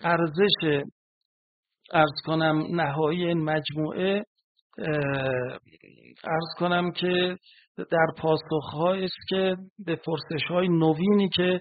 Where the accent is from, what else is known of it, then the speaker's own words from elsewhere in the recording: Iran; برای ما که ایرانی هستیم خیلی جالب نباشه.